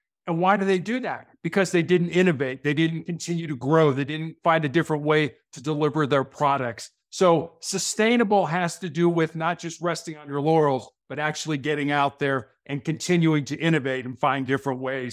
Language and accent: English; Chicago, Illinois, United States; When I was growing up in Chicago and playing basketball, I had a friend in the conference by the name of Isaiah Thomas, who played for Bobby Knight at Indiana.